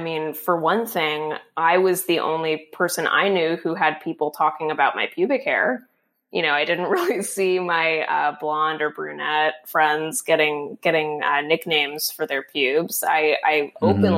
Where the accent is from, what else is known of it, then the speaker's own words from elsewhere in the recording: Florida, United States; But growing up in Florida, I think what was interesting for me is that I, you know, like a lot of redheads, I have pale skin.